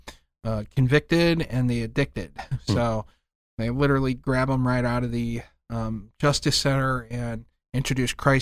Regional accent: Cincinnati, Ohio, United States; Okay. So it's my hometown. I love it. I love Cincinnati.

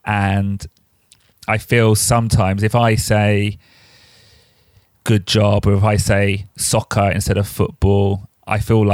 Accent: United Kingdom; as a British person

